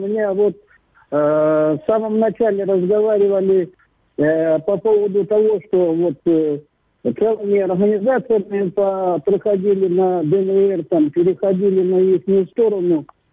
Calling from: Sloviansk, Donetsk Oblast, Ukraine; я со Славянска.

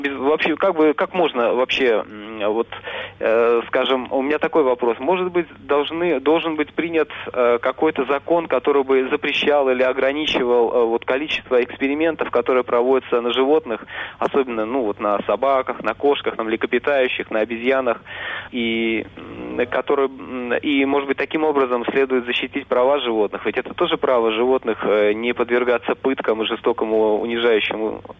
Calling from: Leningrad Oblast, Russia; я звоню из Ленинградской области.

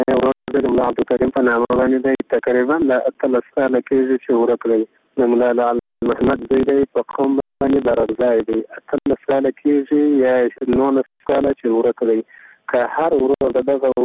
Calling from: Kandahar, Afghanistan; زه د کندهار ولایت ته یو اندو ولسوالۍ څخه سره د تماس کې

